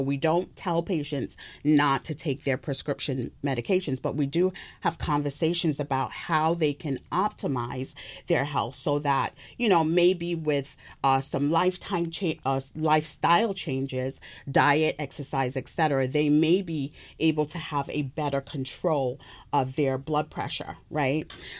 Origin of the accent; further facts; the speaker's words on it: United Kingdom; accent: British; But I also have a British accent. So if I'm talking Ooh. To family from the UK, then, you know, Ooh. My accent naturally emerges.